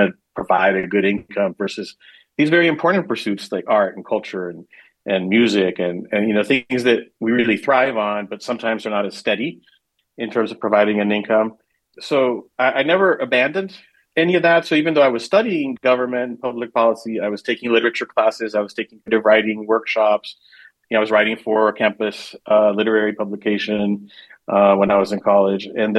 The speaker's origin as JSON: {"language": "English", "town": "Brownsville", "region": "Texas", "country": "United States", "tie": "born or raised there", "said": "it's fiction, but I drew a lot from my own experiences growing up on the border."}